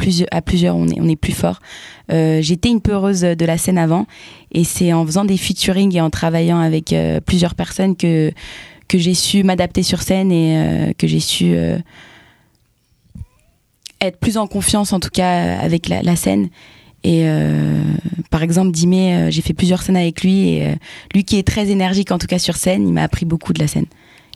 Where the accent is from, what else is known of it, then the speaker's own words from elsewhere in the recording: Paris, Île-de-France, France; now in Geneva, Switzerland; je suis parisienne. Et le fait d'habiter à Genève